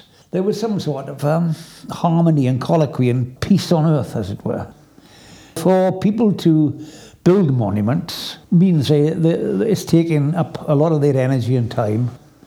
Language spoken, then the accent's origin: English; Wales, United Kingdom; I was born and brought up in South Wales